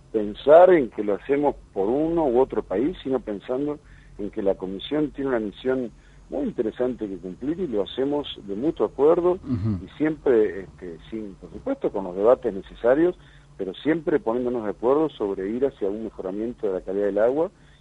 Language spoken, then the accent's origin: Spanish; Concepción del Uruguay, Entre Ríos, Argentina; Yo soy litoraleño, soy de Concepción del Uruguay.